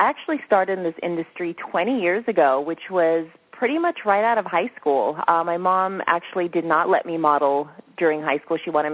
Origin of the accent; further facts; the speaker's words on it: Whittier, California, United States; I grew up right outside of Los Angeles in Whittier, which was about 45 minutes east of Los Angeles.